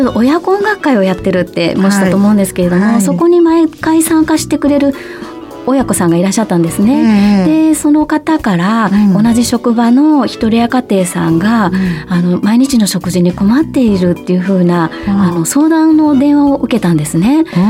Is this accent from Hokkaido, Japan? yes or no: no; Obu, Aichi, Japan; 私が生まれ育ったこの大府市の地域に